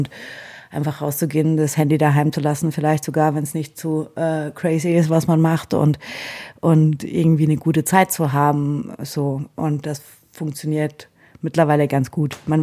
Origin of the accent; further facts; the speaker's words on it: Bamberg, Bavaria, Germany; ich bin ja in Bamberg aufgewachsen, also relativ weit weg von den Bergen